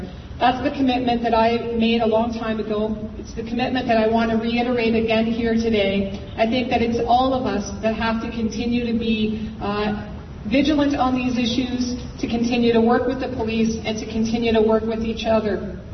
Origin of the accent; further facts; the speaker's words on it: London, Ontario, Canada; I'm a Londoner, and I've grown up in the city and have seen a lot of changes.